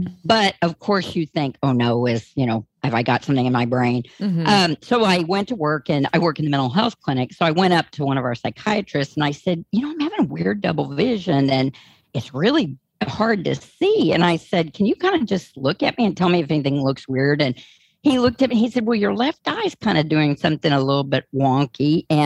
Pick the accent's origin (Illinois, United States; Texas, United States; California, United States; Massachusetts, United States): Texas, United States; now in Wisconsin, United States; I'm from Texas, so you probably picked that up on the accent. But I've lived in Wisconsin two separate times for about 10 years